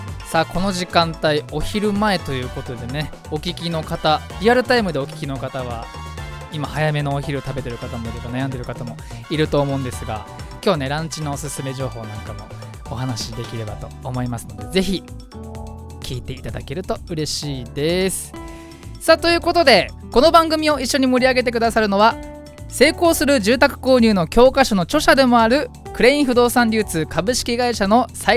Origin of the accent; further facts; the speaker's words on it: Fujisawa, Kanagawa, Japan; 藤沢出身の俳優タレントとして活動する僕